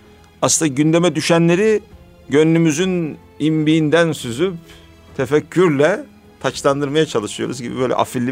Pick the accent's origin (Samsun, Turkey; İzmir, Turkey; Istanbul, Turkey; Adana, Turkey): Samsun, Turkey; Vezirköprü; Ben Vezir Köprülüyüm.